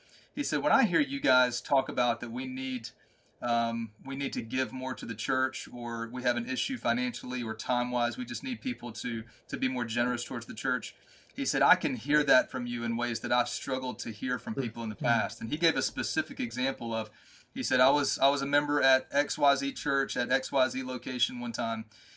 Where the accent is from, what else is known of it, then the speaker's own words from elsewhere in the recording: Mississippi, United States; now in North Carolina, United States; I'm from North Mississippi, and I live in sort of East Central North Carolina.